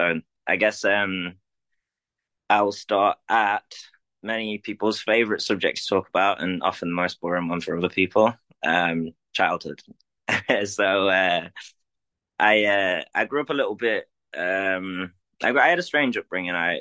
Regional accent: Sheffield, Yorkshire and the Humber, United Kingdom; I'm 29. I'm from England. I'm from a place called Sheffield.

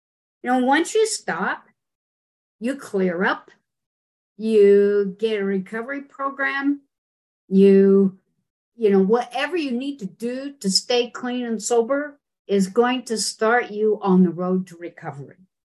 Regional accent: Utah, United States; I grew up in Utah. I am from original pioneer, Mormon pioneer stock.

